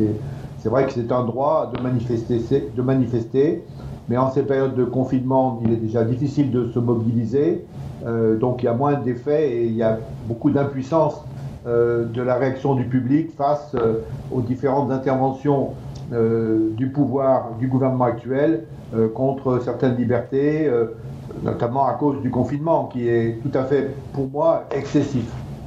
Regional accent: Lyon, Auvergne-Rhône-Alpes, France; d'abord je voudrais dire que je suis lyonnais

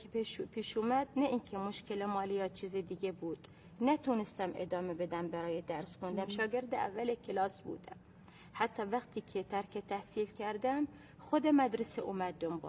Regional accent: Khuzestan, Iran; من اهل خوزستانم، شهرستان سوسنگی، روستای مالکی سفلا.

